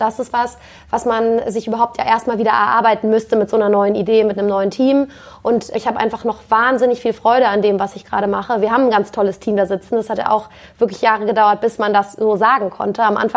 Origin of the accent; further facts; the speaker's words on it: Berlin, Germany; Also ich bin ursprünglich Berlinerin.